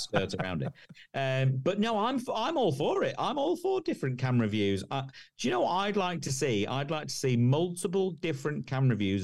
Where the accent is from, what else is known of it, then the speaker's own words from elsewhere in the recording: Raunds, East Midlands, United Kingdom; The club that I grew up in playing in Raunds in Northamptonshire had some nine ball tables.